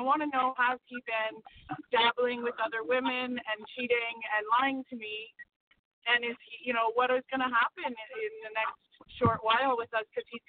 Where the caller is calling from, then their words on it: Toronto, Ontario, Canada; I'm calling from Toronto.